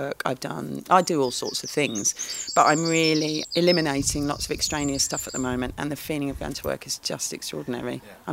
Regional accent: London, United Kingdom; I get off the train even from London, and I get off and it's home, which is interesting, because I'm very proud of being a Londoner. It feels like home here.

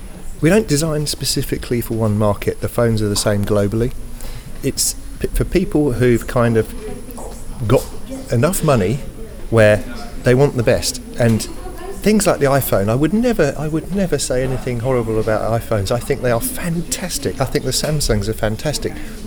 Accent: England, United Kingdom; as an Englishman. I'm quite proud to be English. I live here.

